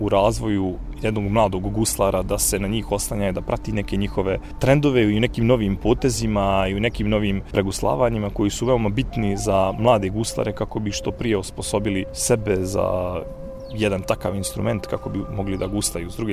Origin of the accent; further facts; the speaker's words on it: Ilijaš, Federation of Bosnia and Herzegovina, Bosnia & Herzegovina; prema svom rodnom kraju, dakle potičem Ilijaš Podlugovi, i da zapjevam nešto vezano za svoj rodni kraj